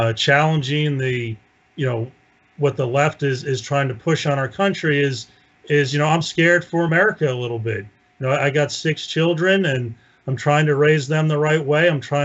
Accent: New Jersey, United States; also born or lived in Cleveland, Ohio; Yeah, I grew up mainly in New Jersey and also in Cleveland, Ohio.

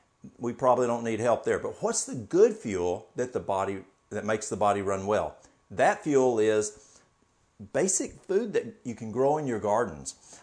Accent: the South, United States; We've got our, what we grew up here in the South is soup beans, pinto beans.

